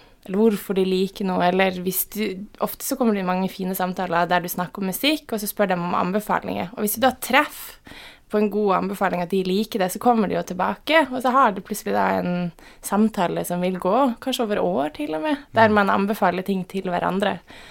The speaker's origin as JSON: {"language": "Norwegian", "town": "Tromsø", "region": "Troms", "country": "Norway", "said": "Ja, og så driver de med å si at røyks opp, og så er jeg fra Tromsø."}